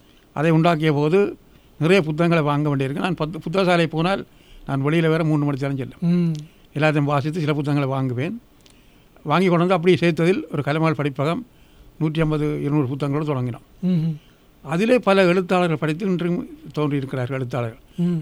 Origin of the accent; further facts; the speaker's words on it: Avarangal, Northern Province, Sri Lanka; நான் பிறந்தது ஆவரங்கால் என்ற கிராமத்தில், படித்தது ஆவரங்கால் மெதரிச மிஷன் பள்ளிக்கூடத்தில்